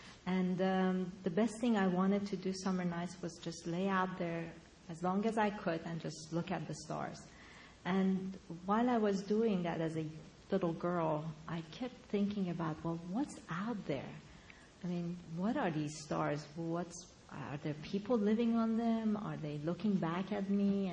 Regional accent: Iran; growing up in Iran is, you know, wanting to become an astronaut is not something that people took you very seriously.

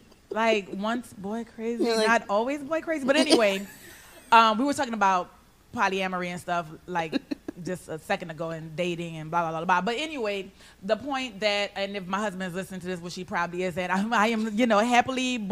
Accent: New Orleans, Louisiana, United States; I grew up in New Orleans, which is predominantly Black.

